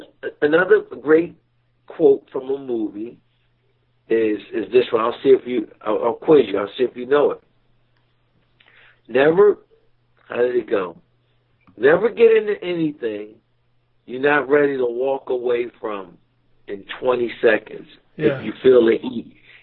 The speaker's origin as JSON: {"language": "English", "region": "Missouri", "country": "United States", "said": "I'm from Missouri, okay?"}